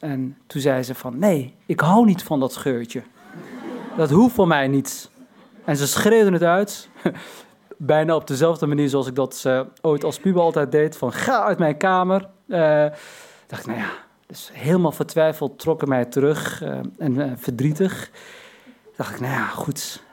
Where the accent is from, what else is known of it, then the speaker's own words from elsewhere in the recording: Morocco; Maar ik wil wel benadrukken, ik ben geen Turk, maar een Marokkaan.